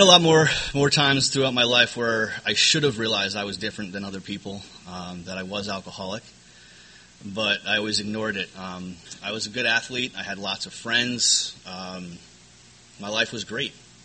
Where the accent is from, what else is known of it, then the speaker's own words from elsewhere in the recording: Connecticut, United States; born there; moved away; I guess originally I was born in Connecticut, so I'm an East Coast native.